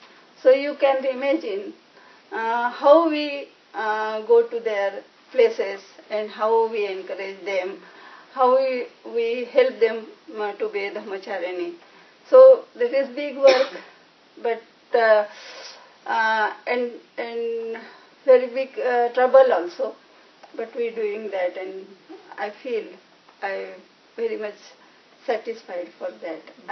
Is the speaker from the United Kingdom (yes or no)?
no; India; English is a second language; And I not feel I'm coming from India and from very low caste.